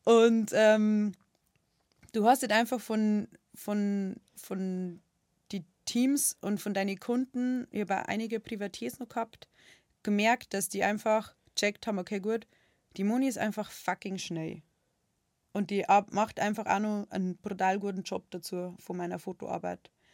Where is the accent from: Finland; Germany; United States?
Germany; Und das Lustige ist, ich bin Deutsche.